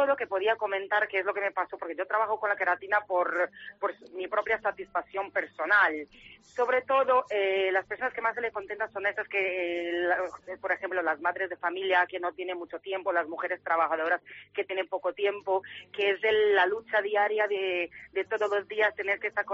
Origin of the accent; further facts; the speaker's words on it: Brazil; yo soy brasileña y traigo el producto de Brasil